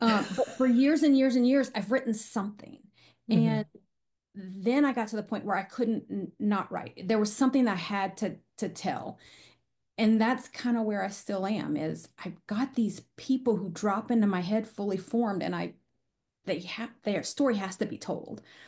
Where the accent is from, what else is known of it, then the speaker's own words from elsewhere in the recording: Louisiana, United States; I grew up outside of New Orleans, and so to walk those streets and bring those smells and sounds and foods in was just a great time for me.